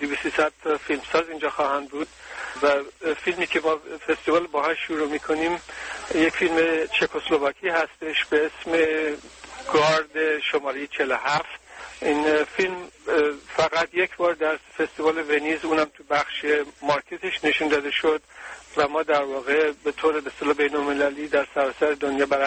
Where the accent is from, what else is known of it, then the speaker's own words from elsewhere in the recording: Iran; من خودم ایرانی هستم